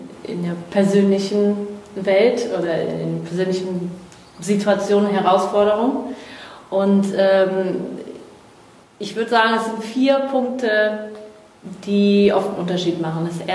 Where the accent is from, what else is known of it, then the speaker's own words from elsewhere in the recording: Brazil; also born or lived in Asia; now in Germany; Ja, ich bin Brasilianerin.